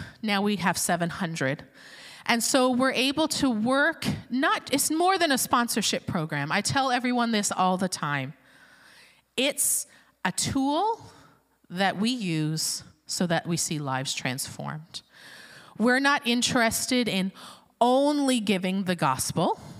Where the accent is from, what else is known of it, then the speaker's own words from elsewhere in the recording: Newfoundland and Labrador, Canada; I'm from Newfoundland.